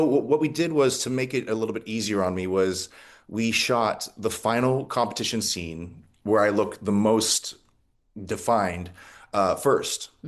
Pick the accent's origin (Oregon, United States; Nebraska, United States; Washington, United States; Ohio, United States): Ohio, United States; I'm from Tuscarawas County, and it is the most beautiful place.